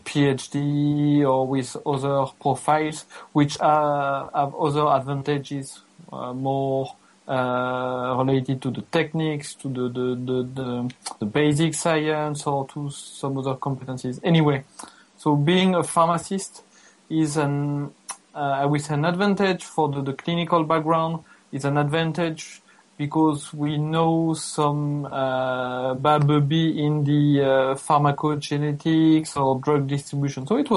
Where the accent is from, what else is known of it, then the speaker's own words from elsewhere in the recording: Belgium; I'm from Belgium. So I'm practicing in an academic hospital in Brussels, which is the capital of Belgium.